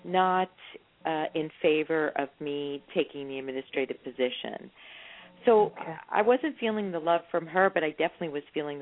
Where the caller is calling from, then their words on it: California, United States; California.